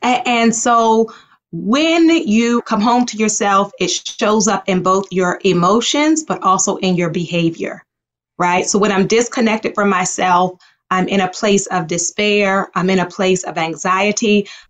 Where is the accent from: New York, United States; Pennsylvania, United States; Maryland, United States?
Maryland, United States; Baltimore; You know, I grew up in Baltimore.